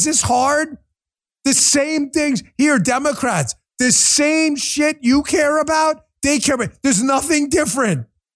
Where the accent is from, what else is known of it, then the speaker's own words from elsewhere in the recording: United States; I'm American. My grandmother on the other side was Irish and German. I don't speak German. I don't speak any. All I speak is English.